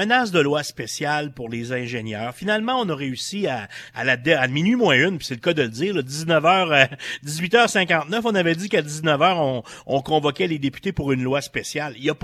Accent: Quebec, Canada; Moi, je viens de la Côte-Nord où on avait l'usine d'aluminium Alcoa.

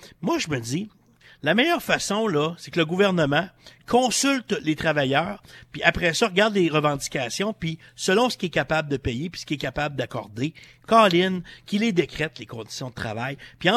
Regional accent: Quebec, Canada; Moi, je viens de la Côte-Nord où on avait l'usine d'aluminium Alcoa.

